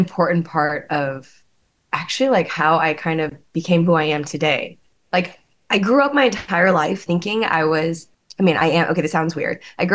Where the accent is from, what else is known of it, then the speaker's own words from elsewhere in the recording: Apple Valley, Minnesota, United States; And again, I'm from Apple Valley, Minnesota, where I think I was legitimately the only like Korean person.